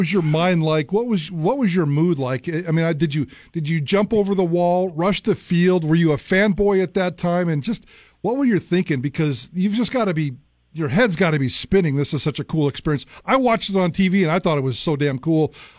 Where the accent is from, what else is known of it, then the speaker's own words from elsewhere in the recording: Twin Falls, Idaho, United States; I'm from Twin Falls. I'll never forget when I walked into a stadium for the first time, and inside the stadium was more people than my hometown.